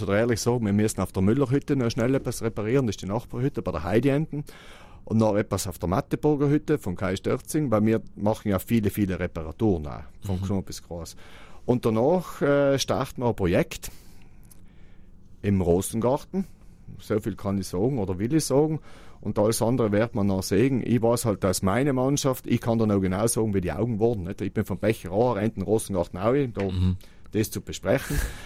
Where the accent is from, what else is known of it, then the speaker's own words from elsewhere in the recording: South Tyrol, Italy; Meine Heimat.